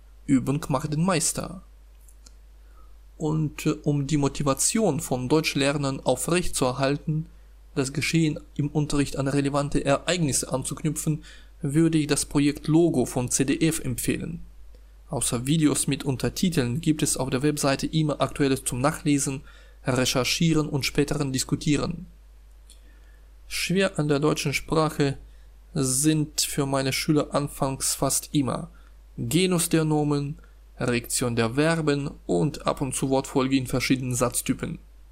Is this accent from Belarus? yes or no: yes; Belarus; German is a second language; Ich komme aus Belarus, einem Land, das im deutschsprachigen Raum vor allem als Weißrussland bekannt ist. Ich bin im Jahr 1980 geboren.